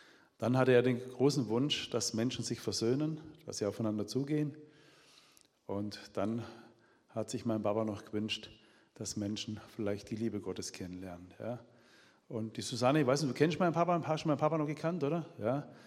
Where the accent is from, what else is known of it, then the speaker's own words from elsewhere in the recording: Bopfingen, Baden-Württemberg, Germany; accent: Swabian; Ich habe gehört, dass jemand aus meiner Heimat da ist. Wer ist aus Bopfingen da?